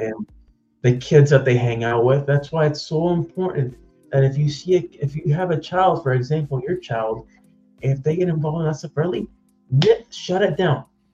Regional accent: Florida, United States; Oh, Florida. If I'm from Florida, and if it gets down to like 45, 40 degrees, I'm freezing.

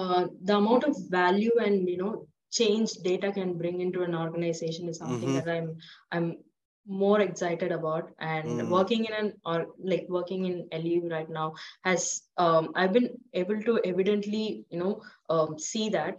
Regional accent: Tamil Nadu, India; I'm from Tamil Nadu, and I listen to a lot of Tamil songs actually.

